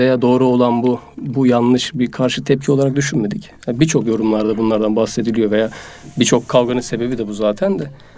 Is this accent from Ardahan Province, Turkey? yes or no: no; Bursa, Turkey; now in Istanbul, Turkey; Bursalıyım. 10 senedir İstanbul'da yaşıyorum. Yaşım 24.